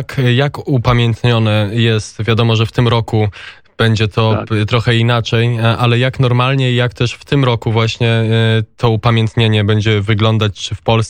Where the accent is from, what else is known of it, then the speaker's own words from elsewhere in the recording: Warsaw, Masovian Voivodeship, Poland; ja pochodzę z Sadyby.